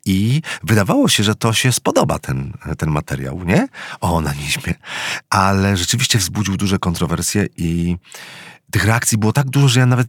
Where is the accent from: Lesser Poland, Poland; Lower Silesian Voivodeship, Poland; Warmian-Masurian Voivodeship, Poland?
Lower Silesian Voivodeship, Poland; Złotoryja; Ja pochodzę z małego miasteczka, wiesz, ze Złotoryi na Dolnym Śląsku, gdzie seks naprawdę był tematem tabu